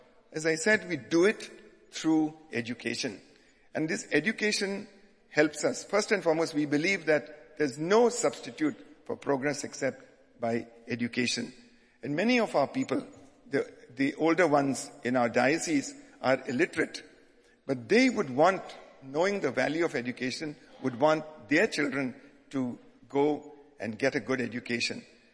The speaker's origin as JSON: {"language": "English", "region": "Goa", "country": "India", "tie": "born or raised there", "lives_now": "Tripura, India", "said": "that's where I grew up in Goa, which is very Catholic."}